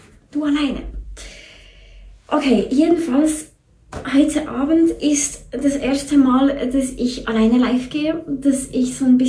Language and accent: German; Bern, Switzerland; weil ich bin Bernerin, weißt du, wir haben immer ein bisschen länger so beim Sprechen und so.